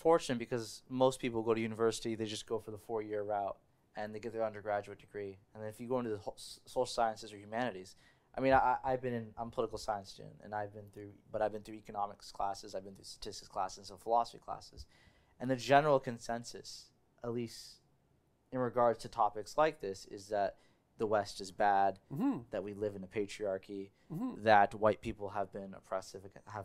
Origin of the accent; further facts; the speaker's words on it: Canada; As a Canadian and Westerner, I view rational debate as the cornerstone of our democratic institutions.